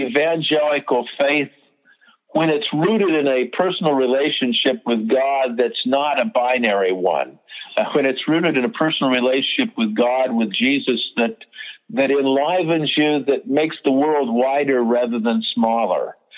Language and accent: English; California, United States; I grew up during in the Bay Area during the Summer of Love and all that.